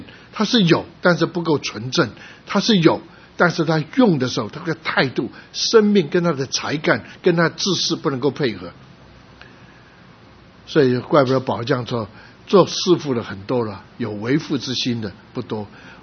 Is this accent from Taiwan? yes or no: no; Guangdong, China; 就是我是广东人，所以蛮比较容易找到一些的重的店去打工。